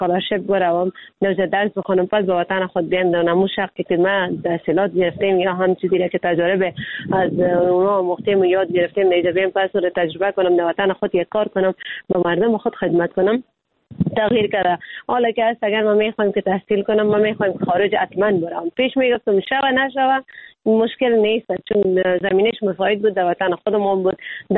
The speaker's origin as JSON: {"language": "Persian", "country": "Afghanistan", "said": "ما خود ما افغان هستیم"}